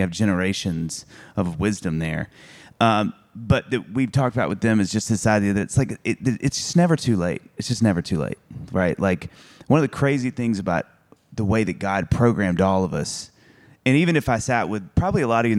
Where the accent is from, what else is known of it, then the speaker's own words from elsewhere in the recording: Kosciusko, Mississippi, United States; Growing up in Mississippi, in tiny 8,000-person Kosciuszko, Mississippi, we only had, I think, 4 chains of restaurants, like national chains.